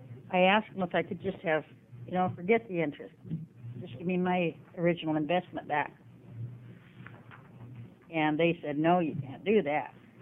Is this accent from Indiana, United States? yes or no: no; Portland, Oregon, United States; I'm from Portland, Oregon.